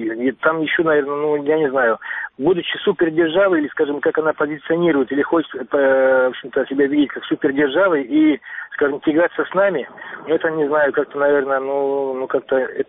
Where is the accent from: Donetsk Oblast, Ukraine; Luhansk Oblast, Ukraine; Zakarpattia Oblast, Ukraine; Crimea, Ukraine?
Crimea, Ukraine; Я сам тогда рос в Крыму, мне было 9 лет, когда мы сюда приехали в Крым, 69-е и дальше сюда вот годы.